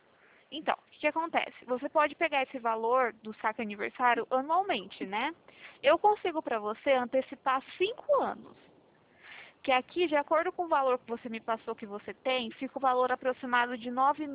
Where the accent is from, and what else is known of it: São Paulo, Brazil